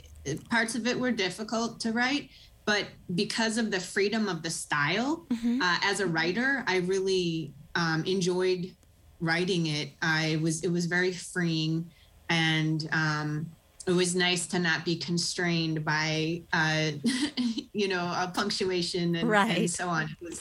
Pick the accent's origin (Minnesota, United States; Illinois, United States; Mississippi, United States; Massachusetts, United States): Minnesota, United States; Well, I grew up here in Minnesota